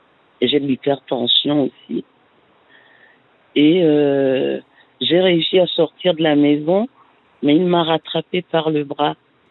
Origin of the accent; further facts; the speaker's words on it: Cameroon; Mes parents, ils vivent en Afrique. Je suis originaire du Cameroun.